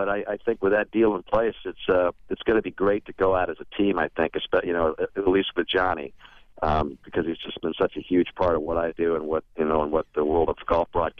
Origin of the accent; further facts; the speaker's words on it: Tucson, Arizona, United States; Then I worked for the local NBC affiliate in my hometown of Tucson, Arizona.